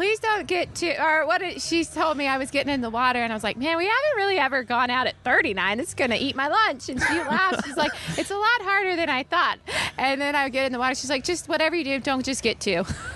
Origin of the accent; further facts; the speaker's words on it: Georgia, United States; So I'm definitely excited to get back to, you know, my hometown of Georgia and get back out on the Masters.